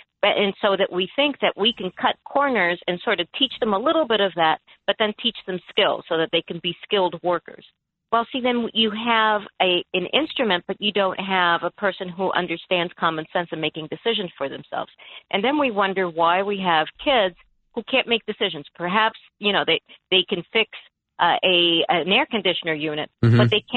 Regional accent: New York City, New York, United States; I was born and raised in New York City.

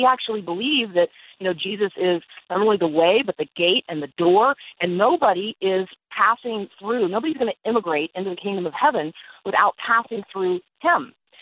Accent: United States; But as an American, my responsibility is a little bit different

